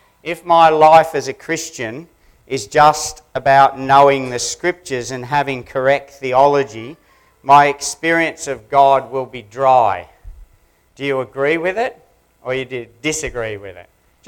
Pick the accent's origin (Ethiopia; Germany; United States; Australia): Australia; accent: Australian; So you guys have got to come with me and catch on to my Aussie accent in one morning, in a half an hour.